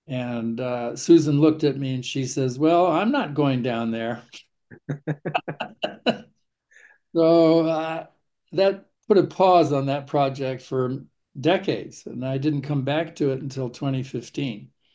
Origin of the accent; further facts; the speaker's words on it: United States; I didn't understand American politics, but ostensibly I was an American. I was an expat. I thought of myself as an American, but when I came back to this country to go to college, I discovered I was a foreigner in my own land.